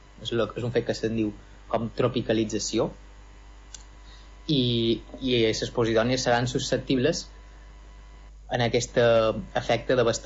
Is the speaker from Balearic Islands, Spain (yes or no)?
yes; Balearic Islands, Spain; jo sóc de Balears, i aquí hi ha una extensió molt gran de praderies marines